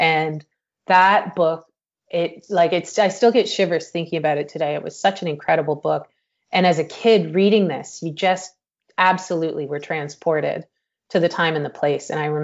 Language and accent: English; Toronto, Ontario, Canada; I grew up in Toronto, Ontario.